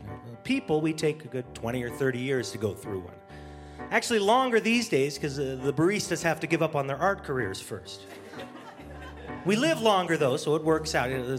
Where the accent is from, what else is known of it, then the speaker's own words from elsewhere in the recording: Canada; Now, where I'm from, back home in Canada, it's a different system.